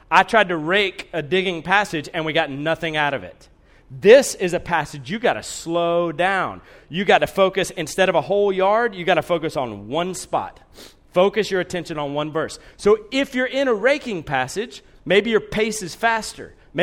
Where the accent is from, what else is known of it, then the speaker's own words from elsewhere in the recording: Columbus, Georgia, United States; I grew up in Columbus, Georgia. We did not rake leaves. There were no leaves. It was all pine straw.